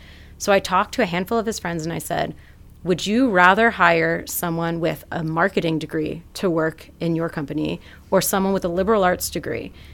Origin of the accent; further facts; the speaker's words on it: Maryland, United States; And when you're a kid growing up in Maryland, that seems far enough, but not too far.